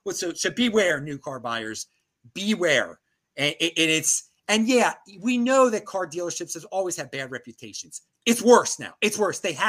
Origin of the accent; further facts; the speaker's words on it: East Coast, United States; when I'm from the East Coast, you're from the East Coast too.